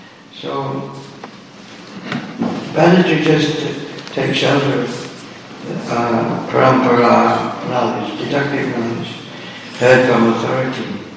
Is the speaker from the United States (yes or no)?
no; England, United Kingdom; born there; I was born up in England.